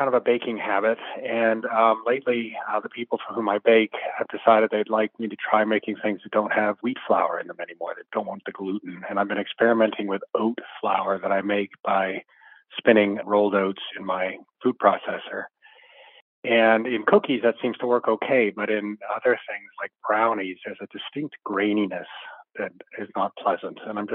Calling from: Somerville, South Carolina, United States; I'm calling from Somerville, South Carolina.

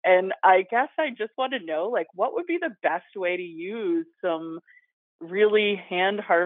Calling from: Winthrop, Maine, United States; I am calling from Winthrop, Maine.

